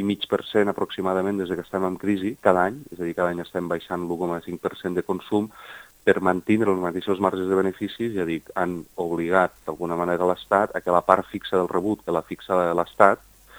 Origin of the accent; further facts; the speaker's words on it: Vandellòs, Catalonia, Spain; Jo soc de Vandellòs